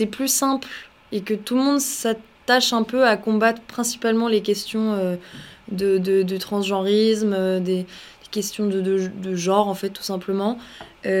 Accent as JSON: {"language": "French", "country": "France", "said": "je prends l'exemple français parce que je suis française"}